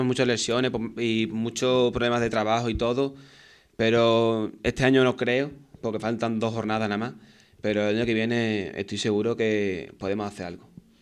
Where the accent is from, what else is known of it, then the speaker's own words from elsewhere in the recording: Seville, Andalusia, Spain; porque soy de Sevilla básicamente